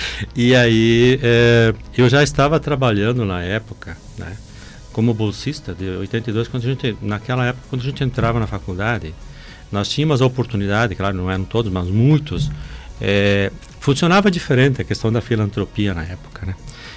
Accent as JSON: {"language": "Portuguese", "town": "Passo Fundo", "region": "Rio Grande do Sul", "country": "Brazil", "tie": "born or raised there", "said": "Aliás, nem em Passo Fundo, quando eu era piá lá na Vila Langro, que eu tinha 6, 7, 8 anos, a gente já escutava ele"}